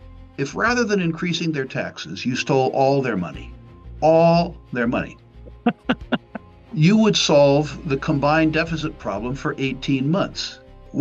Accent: United States; the society that I'm best prepared to discuss because I'm American

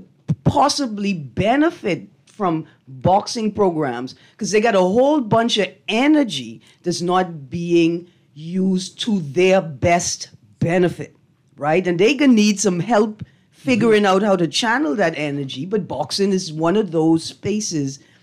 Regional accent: Bahamas; because I was from the Bahamas, there was prejudice

